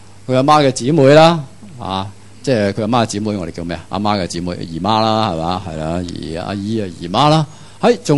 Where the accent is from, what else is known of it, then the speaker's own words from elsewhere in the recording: Hong Kong; 我哋香港人有句说话叫身体最诚实